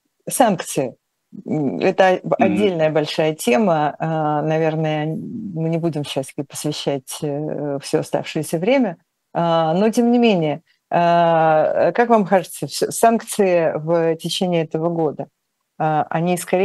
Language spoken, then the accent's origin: Russian; Ural, Russia; Я уралец, мне это понравилось.